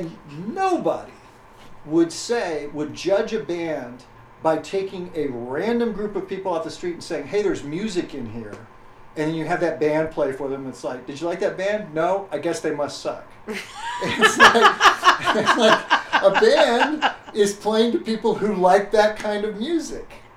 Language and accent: English; El Paso, Texas, United States; also born or lived in New York; now in Austin, United States; No. I grew up in El Paso.